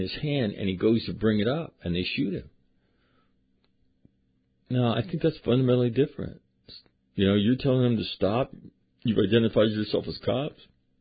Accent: Sacramento, California, United States; there's an incident in my hometown, Sacramento

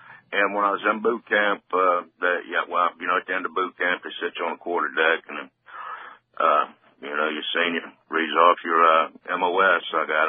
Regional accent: Biloxi, Mississippi, United States; Born and raised in Biloxi, Mississippi. My dad was a shrimper. It's right on the coast. Biloxi's on the coast. I grew up working on a shrimp boat.

